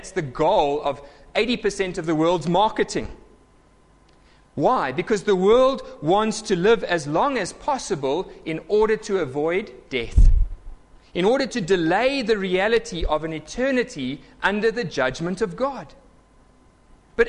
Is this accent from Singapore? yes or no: no; South Africa; And being South African friendly